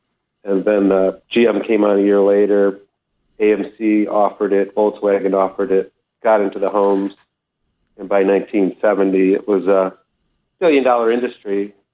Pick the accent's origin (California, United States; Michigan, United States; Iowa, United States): Michigan, United States; Bloomfield Village; I grew up in the suburbs of Detroit in Bloomfield Village, and Irish Catholic family.